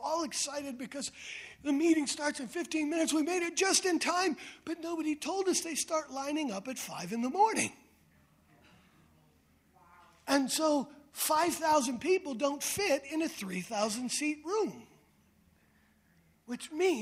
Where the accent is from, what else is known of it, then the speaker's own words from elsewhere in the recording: Connecticut, United States; And he finds out I'm a pastor, and I'm from Connecticut. I drove 21 hours and can only be there one night.